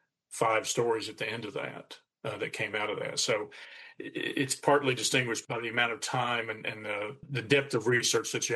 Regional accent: Somerset, United States; I think it benefited me that I grew up in the area. I grew up in Somerset. I grew up in a rural area, so I have maybe some understanding of rural people and the way rural places work

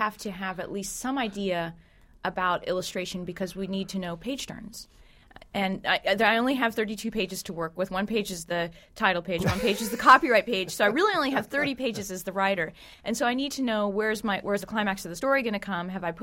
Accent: Huntington, Indiana, United States; This was up in Huntington, Indiana, which is where I grew up in Indiana.

